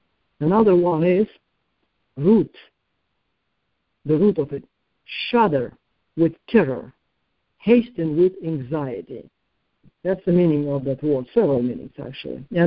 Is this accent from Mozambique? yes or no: no; Russia; accent: Russian; English is a second language; If you don't mind with to hear my Russian accent, I'll read it to you.